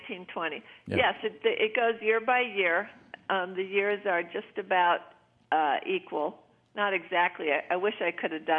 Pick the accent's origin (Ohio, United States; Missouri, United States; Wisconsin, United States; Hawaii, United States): Missouri, United States; St. Louis; also born or lived in Los Angeles / Iowa; Well, I was born in Los Angeles. Yeah. I was born in Los Angeles. I grew up in St. Louis.